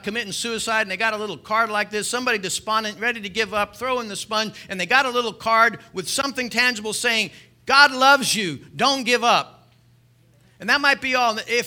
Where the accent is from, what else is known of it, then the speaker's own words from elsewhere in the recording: Birmingham, Alabama, United States; I got a cup of coffee, and said something about I'm from Birmingham.